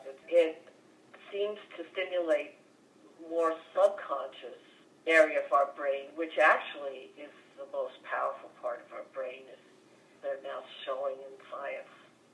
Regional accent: San Mateo, California, United States; I grew up in suburbia in San Mateo, California, which was kind of rigid 50s, everything sort of in its little compartment.

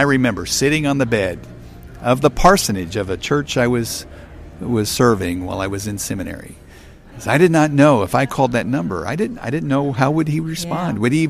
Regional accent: Kansas City, Missouri, United States; Well, I grew up in Kansas City. My mom had me when she was very young, and she was 17 years old.

